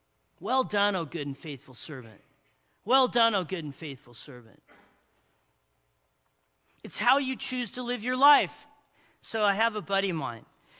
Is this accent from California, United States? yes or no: yes; Big Bear, California, United States; my friend Jimmy, who I grew up with in Big Bear, he's hanging out with me. When I moved to Palm Springs, he moved down to Newport area